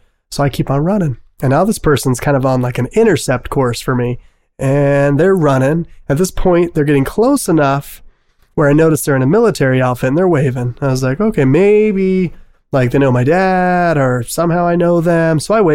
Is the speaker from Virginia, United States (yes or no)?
yes; Virginia Beach, Virginia, United States; So, like, I grew up in Virginia Beach, you know, right there on the coast.